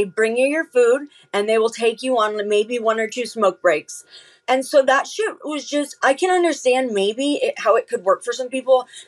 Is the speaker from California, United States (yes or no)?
yes; San Diego, California, United States; I'm from San Diego. I'm from Rancho Penasquitos. It's right by Poway.